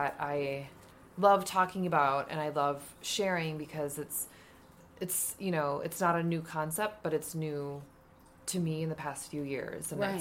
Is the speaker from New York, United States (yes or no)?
no; Minnesota, United States; and I'm from Minnesota.